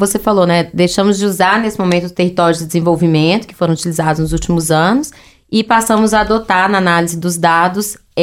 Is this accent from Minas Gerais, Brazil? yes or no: yes; Bocaiúva, Minas Gerais, Brazil; eu que sou de Bocaiúva, no norte de Minas. Bocaiúva é um município polo, é um município pequeno, né, relativamente pequeno, acho que são cerca aí de 60 mil habitantes